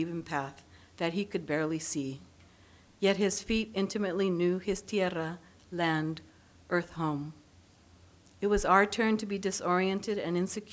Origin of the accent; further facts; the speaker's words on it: California, United States; my faith begins to feel dry, like the drought in my home state in California.